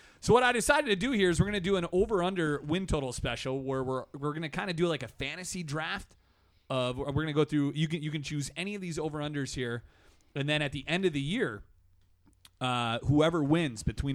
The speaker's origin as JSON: {"language": "English", "region": "Wisconsin", "country": "United States", "said": "I'm from Wisconsin"}